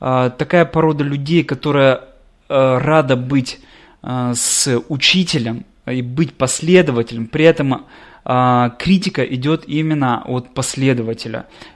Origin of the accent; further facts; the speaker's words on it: Ukraine; Я сам с Украины.